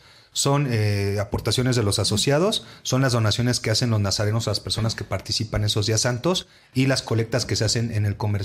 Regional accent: Iztapalapa, Mexico City, Mexico; las personas que somos de Iztapalapa y de la ciudad

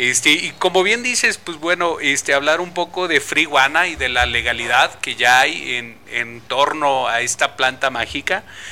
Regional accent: Mexico; Los que somos de aquí de México, pues entendemos esa parte de la constancia de situación fiscal

